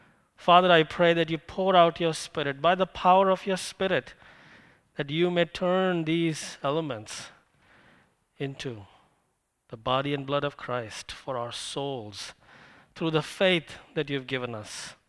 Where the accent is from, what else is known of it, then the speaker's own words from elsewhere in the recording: India; now in Issaquah, United States; I'm from India.